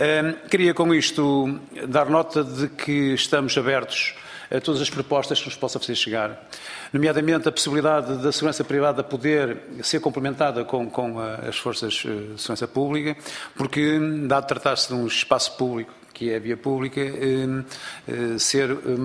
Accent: Santa Maria da Feira, Aveiro, Portugal; pessoalmente conheço um caso na minha terra, em Santa Maria da Feira

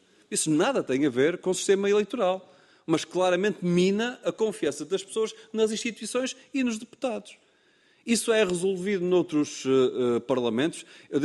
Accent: Aveiro, Portugal; Eu fui eleito por Aveiro, a zona de onde eu sou

